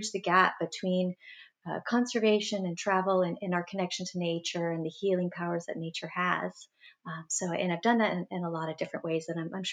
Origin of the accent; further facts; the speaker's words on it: Florida, United States; Well, I grew up in South Florida, and so I grew up with a really close connection to the ocean and to nature.